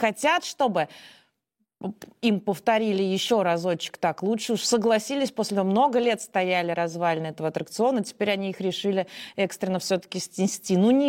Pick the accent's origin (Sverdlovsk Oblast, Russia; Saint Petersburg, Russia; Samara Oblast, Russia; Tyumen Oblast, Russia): Samara Oblast, Russia; Samara; Дело произошло на моей малой родине в Самаре.